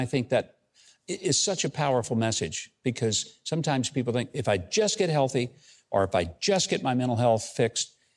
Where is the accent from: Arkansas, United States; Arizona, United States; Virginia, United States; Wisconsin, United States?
Arkansas, United States; We are both from Arkansas.